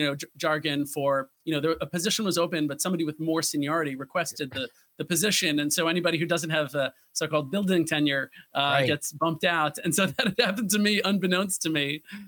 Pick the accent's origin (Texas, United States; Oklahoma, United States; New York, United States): New York, United States; New York City; I'd actually gotten into Stuyvesant as a kid growing up in New York City and then declined to go because I wanted to be an actor at the time.